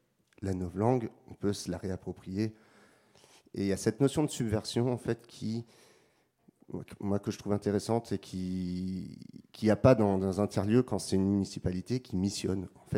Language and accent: French; Saint-Brieuc, Brittany, France; moi je viens de Saint-Brieuc